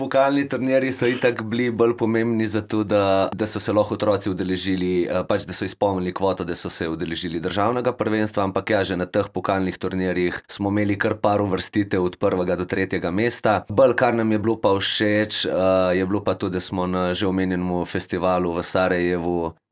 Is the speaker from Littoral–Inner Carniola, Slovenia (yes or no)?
yes; Postojna, Littoral–Inner Carniola, Slovenia; nismo seveda pozabili, da smo iz Postojne